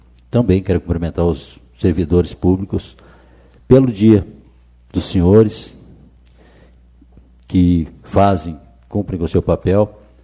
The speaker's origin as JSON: {"language": "Portuguese", "country": "Brazil", "said": "eu sou brasileiro, esse é o meu país"}